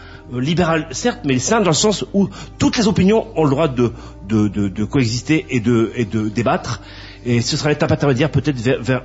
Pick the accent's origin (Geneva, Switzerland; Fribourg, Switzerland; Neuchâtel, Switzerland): Geneva, Switzerland; Je suis de Genève donc Genevois voilà quoi.